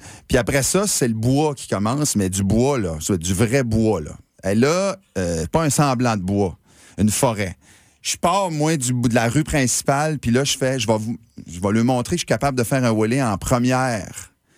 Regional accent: Tracadie-Sheila, New Brunswick, Canada; Puis on reste dans un cul-de-sac chez nous à Tracadie-Chaye, là.

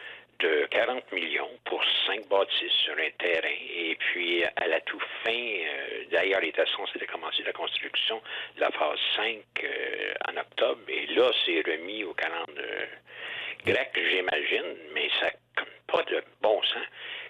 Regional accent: Trois-Rivières, Quebec, Canada; also born or lived in Montréal; Moi, d'origine, je suis de Trois-Rivières. Je suis à l'école à Trois-Rivières. Après ça, j'ai eu des commerces et des business à Trois-Rivières. Et j'ai quitté en 80 pour aller à Québec, puis aller en 90 à Montréal. Mais je suis revenu à Trois-Rivières

